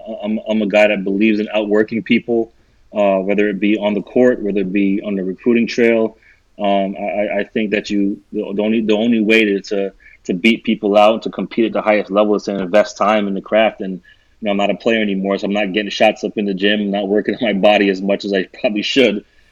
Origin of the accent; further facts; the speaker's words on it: Canada; I'm obviously Canadian